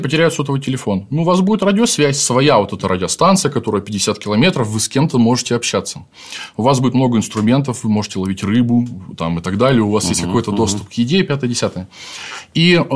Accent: Anapa, Krasnodar Krai, Russia; now in Crimea; И я сам родом из Анапы, я с побережья Кавказа.

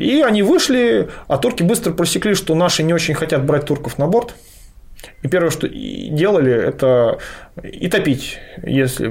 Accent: Saint Petersburg, Russia; мы даже, как петербуржцы, одной из важных тем военных можем любоваться

